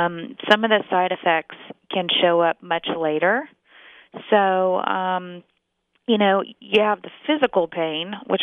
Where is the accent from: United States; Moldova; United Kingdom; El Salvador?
United States; Texas; now in California, United States; We're actually from Texas originally, and we're here in California to go to the UCLA School of Medicine